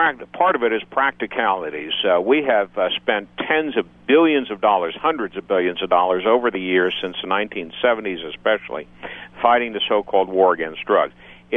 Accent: Iowa, United States; born there; As a native Iowan, I was born in Iowa. I always like hearing from folks in America's heartland.

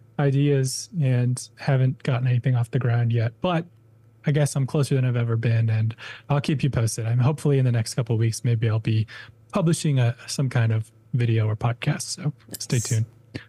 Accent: Minnesota, United States; Sally, I'm from Minnesota originally, my family is

